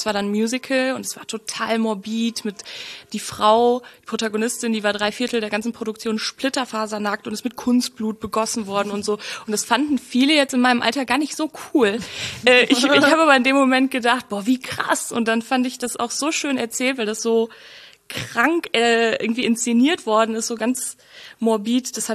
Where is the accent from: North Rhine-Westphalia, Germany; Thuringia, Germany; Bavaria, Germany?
North Rhine-Westphalia, Germany; Duisburg; born there; Also ich bin in Duisburg geboren.